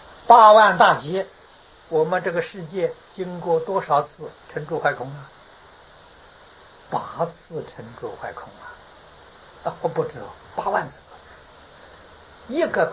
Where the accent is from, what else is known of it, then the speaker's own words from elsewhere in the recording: China; 啊，我们中国人叫做浮游啊。